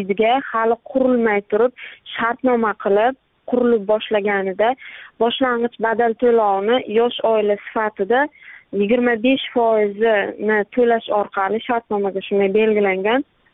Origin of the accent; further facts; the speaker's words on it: Angor, Surxondaryo Region, Uzbekistan; born there; 1990 yil 16 aprelda Angor tuman Gulzor mahallasida tug'ilganman.